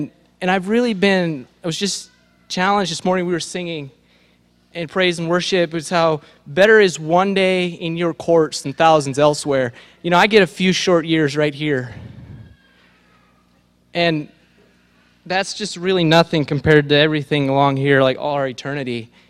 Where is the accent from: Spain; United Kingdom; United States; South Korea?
United States; Indiana; But what I've learned is it doesn't really matter if I'm here, Pennsylvania. I'm from Indiana. I've lived out of the country for 5 years in a couple different countries.